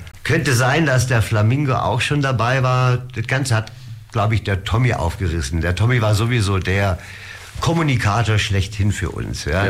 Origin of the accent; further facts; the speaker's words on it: Neu-Ulm, Bavaria, Germany; born there; Geboren in Neu-Ulm. Ja? Das ist auf der anderen Seite von der Donau.